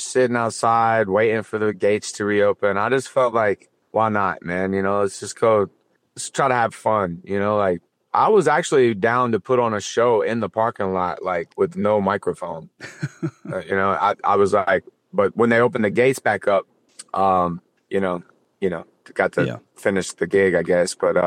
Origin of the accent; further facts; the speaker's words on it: Alabama, United States; And, you know, naturally I'm from Alabama, so the South is always going to be there.